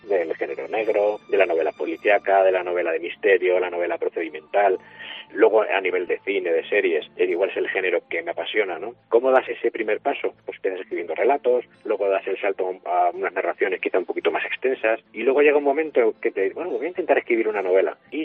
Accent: Mejorada del Campo, Community of Madrid, Spain; Yo soy natural de Mejorada del Campo, en Madrid, es verdad, y nos vinimos con aquello del boom, recordarás, del boom inmobiliario

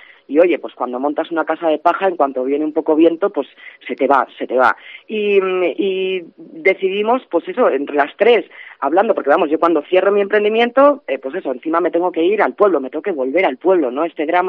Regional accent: Sacramenia, Castile and León, Spain; vi que lo que yo necesitaba era eso, volver a mi pueblo, volver a Sacramenia, estar con mis abuelos y recargar esa energía necesaria en lo que viene a ser mi hogar.

